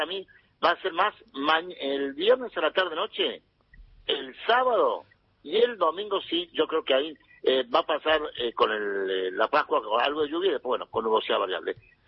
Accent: Córdoba, Argentina; accent: Cordobés; no tengo una tonada tan cordobesa. Pero mira, yo estoy en Uruguay, es que yo voy permanentemente a Uruguay. Estoy trabajando en Uruguay, me dice, pero vos sos cordobés, me dice, y sí, por la tonada.

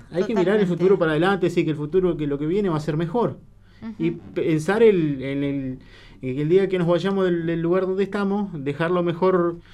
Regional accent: Aguada de Guerra, Río Negro, Argentina; Yo soy nacido y criado en Aguada de Guerra.

